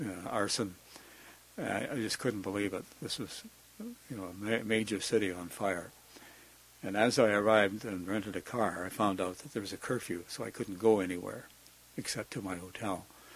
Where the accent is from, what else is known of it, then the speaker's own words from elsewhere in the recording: Canada; I'm a reporter from Canada. I was in my 50s then, graying hair.